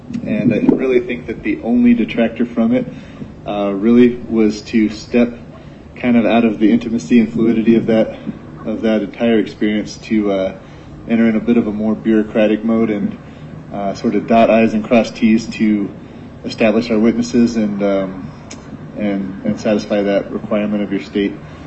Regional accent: New Mexico, United States; I am here in my home state of New Mexico

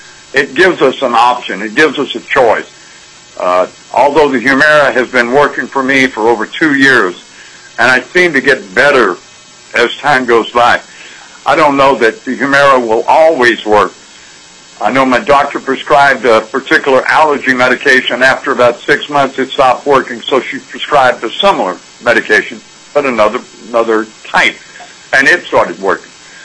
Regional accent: Wasilla, Alaska, United States; I'm from Wasilla, and I love my pharmacist. I love my doctor here in Wasilla.

